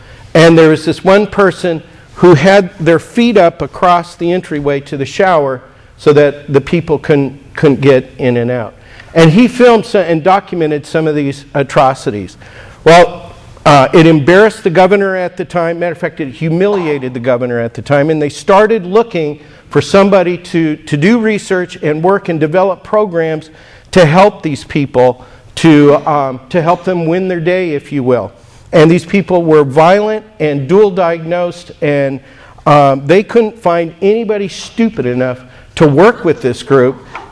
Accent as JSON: {"language": "English", "region": "California", "country": "United States", "said": "I'm from Southern California."}